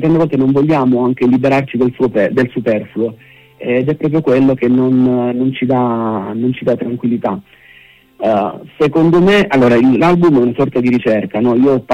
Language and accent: Italian; Apulia, Italy; ho fatto ritorno appunto in Puglia, lavoro come insegnante. Però il mio ritorno è dovuto soprattutto a un legame con la mia terra, con le mie radici